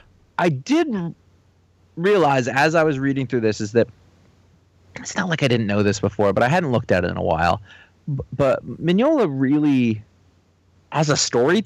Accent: California, United States; I know that as a Californian, you guys might not understand that, but...

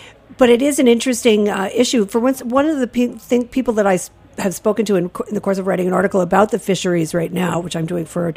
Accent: Rhode Island, United States; I'm from Rhode Island.

